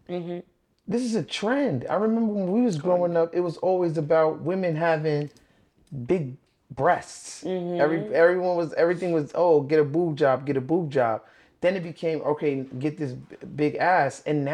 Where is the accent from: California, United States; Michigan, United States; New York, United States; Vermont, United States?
New York, United States; Brooklyn; I'm from Brooklyn.